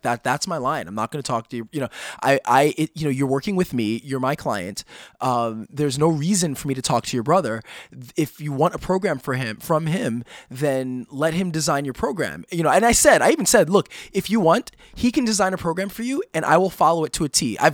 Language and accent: English; New York, United States; I'm from New York.